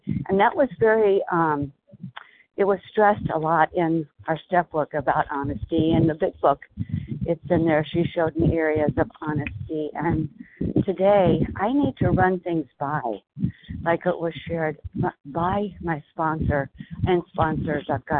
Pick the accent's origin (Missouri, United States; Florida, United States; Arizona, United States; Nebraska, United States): Arizona, United States; from Arizona